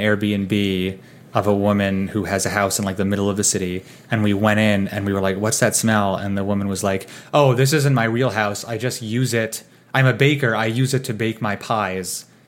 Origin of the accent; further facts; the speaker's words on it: New York City, New York, United States; And I'm from New York fucking city.